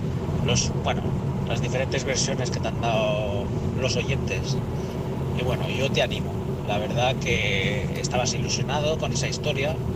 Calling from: Catalonia, Spain; de Cataluña

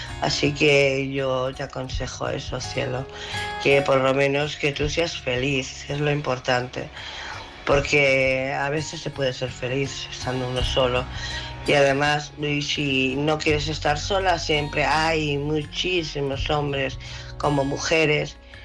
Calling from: Barcelona, Catalonia, Spain; de Barcelona.

